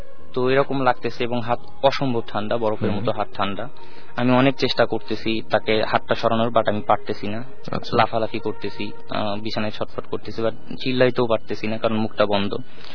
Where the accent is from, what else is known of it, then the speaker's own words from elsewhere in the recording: Bogura, Rajshahi Division, Bangladesh; now in Dhaka, Bangladesh; আমার দেশের বাড়ি বগুড়াতে, বগুড়াতে ধুনট থানায়। তো আমার আব্বু যখন মারা যায় 95 এ, দেন আমরা চলে আসি গ্রামের বাড়ি ছেড়ে, আমরা চলে আসি বগুড়াতে